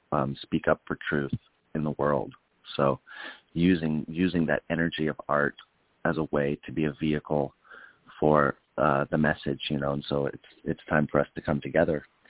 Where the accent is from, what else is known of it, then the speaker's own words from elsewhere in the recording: Oregon, United States; also born or lived in New York City / Hollywood; now in Tempe, United States; I lived in New York City for a long time. I lived in Hollywood for a while, and I come from Oregon in the Northwest, and now I'm living in Arizona.